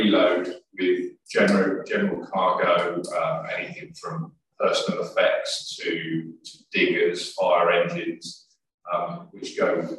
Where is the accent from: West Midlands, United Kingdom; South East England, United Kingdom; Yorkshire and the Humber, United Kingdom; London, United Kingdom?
South East England, United Kingdom; Oxford; moved away as an adult; now in Portsmouth, United Kingdom; I moved to Portsmouth from Oxford for university, and came out of university and found it difficult to get a graduate job.